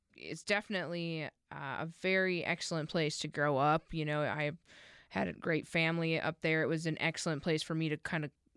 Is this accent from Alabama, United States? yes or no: no; Montana, United States; Montana. is my home state